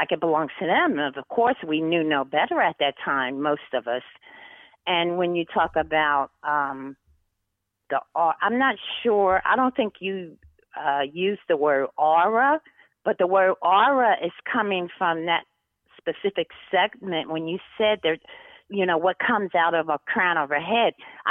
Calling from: New Jersey, United States; I'm calling from New Jersey. This is

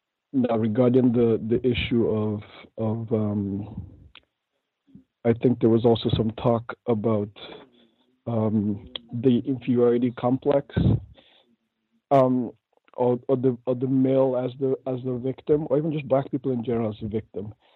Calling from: Atlantic Canada, Canada; I'm actually calling from Atlantic Canada.

